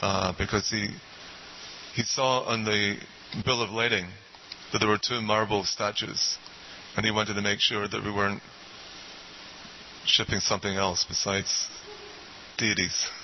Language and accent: English; Scotland, United Kingdom; Being Scottish, obviously, I wanted to get a good deal.